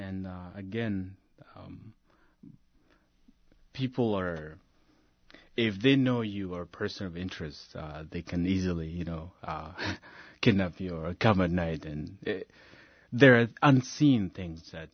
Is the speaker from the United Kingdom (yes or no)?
no; Khartoum, Sudan; born there; Originally, my parents are from the South, but when I was born in Khartoum, which is in the northern Sudan, I never been to the South Sudan.